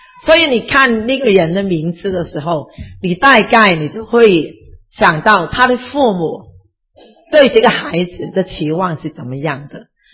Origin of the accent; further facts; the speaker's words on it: China; 跟我们中国人很像的